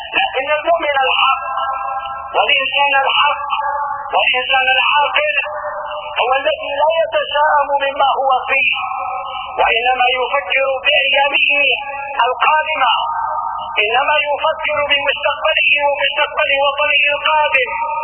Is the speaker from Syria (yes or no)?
yes; Syria; ونحن اليوم كسوريين نستقبل عامنا الجديد